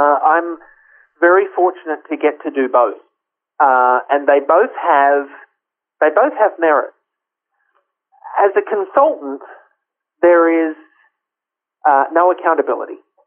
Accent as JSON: {"language": "English", "country": "Australia", "lives_now": "Canada", "said": "because I'm Australian, obviously, and Australians act this way. And then you move to Canada"}